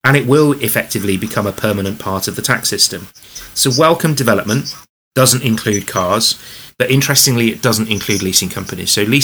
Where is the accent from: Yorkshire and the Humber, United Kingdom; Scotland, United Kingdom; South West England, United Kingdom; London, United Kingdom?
South West England, United Kingdom; Bristol; we've seen clean air zones introduced in cities such as Bath, and as mentioned before, in my hometown, and ALD's HQ, funnily enough, in Bristol.